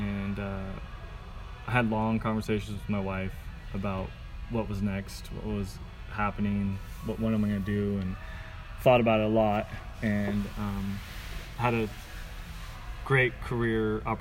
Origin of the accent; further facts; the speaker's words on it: Portland, Oregon, United States; One of my hometown team, Portland Timbers, went to a professional level